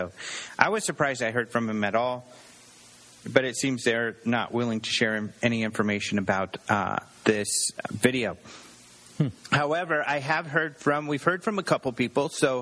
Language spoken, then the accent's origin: English; Arizona, United States; And I'm like, "Are you kidding? We're from Arizona." I didn't feel hot at all